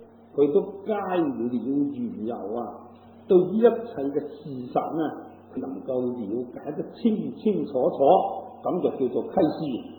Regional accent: Guangdong, China; 咁啊，就以我哋广东人嚟讲咧。

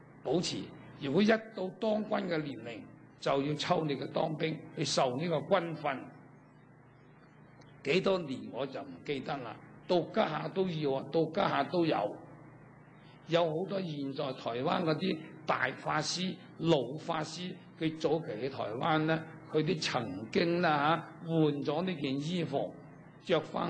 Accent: Hong Kong; born there; 我就翻嚟香港。咁啊香港系我出生地啊，就算有咩嘢事，咁要我做，起碼我都識得聽，識得講啦

